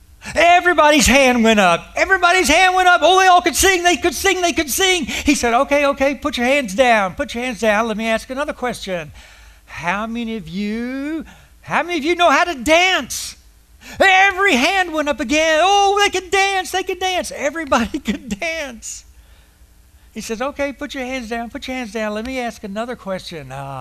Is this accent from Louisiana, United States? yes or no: yes; Mandeville, Louisiana, United States; but I'm from Mandeville, and so I'd met Marvin over at the Mandeville Wednesday night branch